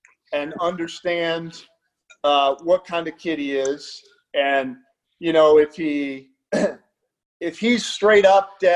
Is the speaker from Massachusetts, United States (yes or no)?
yes; Boston, Massachusetts, United States; I was a basketball kid because I grew up in Boston and around the Celtics